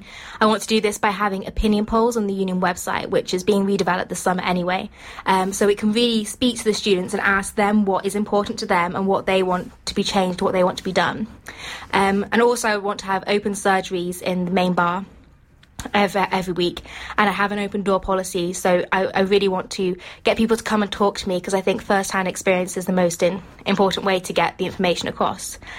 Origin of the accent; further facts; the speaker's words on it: Stamford, East Midlands, United Kingdom; Thanks, Mark. And I'm from South Lincolnshire, a little town called Stamford, which is really similar to St Andrews. It's got three streets, it's got a golf course, it's got not many shops.